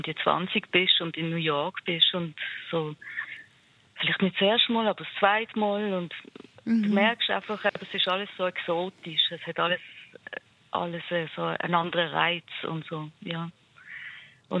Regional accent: Switzerland; Oder keine Ahnung, weil ich ja halt nicht nur Schweizerin bin.

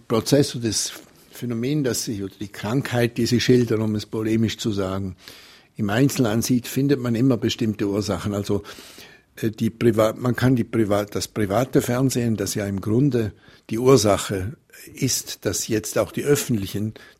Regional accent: Switzerland; Es war für mich als Schweizer Schriftsteller

